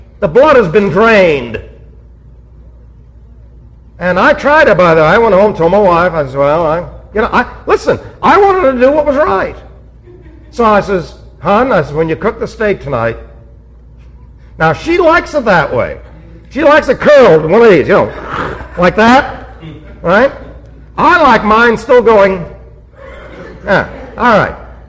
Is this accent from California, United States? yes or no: no; Queens, New York, United States; And, of course, I'm over the bridge. I came from Queens.